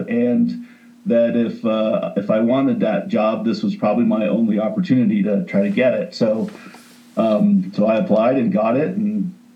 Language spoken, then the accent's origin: English; Boulder, Colorado, United States; Well, it's a little bit of a tangled web, but I grew up in Boulder, Colorado, in a family that really enjoyed winter sports